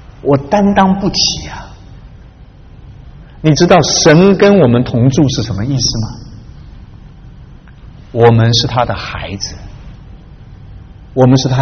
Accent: China; 我告诉你，我们中国人有一个非常好的特点，好汉不吃眼前亏

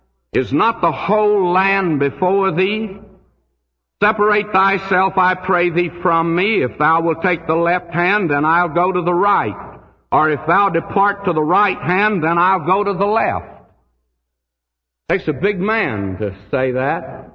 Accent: the South, United States; I come from the South, and I have to say that concerning Robert E. Lee.

